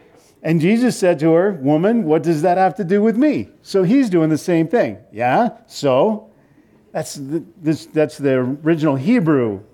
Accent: Seattle, Washington, United States; we're from Seattle, my wife and I, Eugenie and I, we're from Seattle.

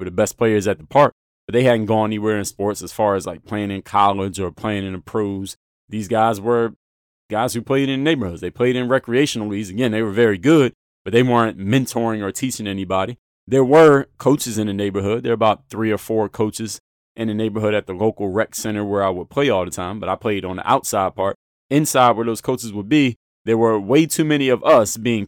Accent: Philadelphia, Pennsylvania, United States; moved away as an adult; That's where I was born and raised. I moved out of Philadelphia at age 24. So born and raised in Philly.

